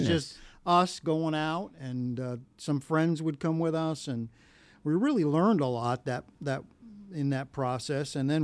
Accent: New York City, New York, United States; I born and raised in New York City.

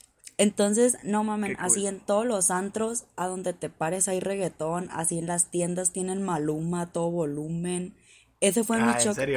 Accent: Mexico; yo soy de México.

